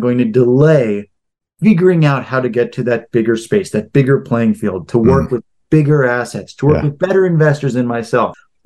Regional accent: St. Louis, Missouri, United States; I'm from St. Louis, Missouri.

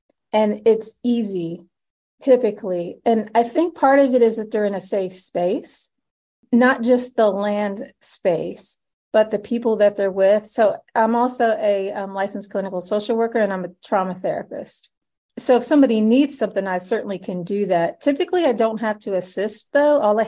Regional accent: Ohio, United States; So even I'm from the Midwest, I'm from Ohio.

